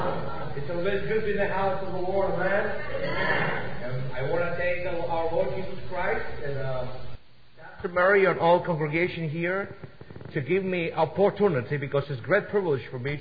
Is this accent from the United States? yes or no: no; Georgia; born there; English is a second language; I was born in 1971 in the Georgia, but no Peach State Georgia, no American Georgia, but Soviet Georgia.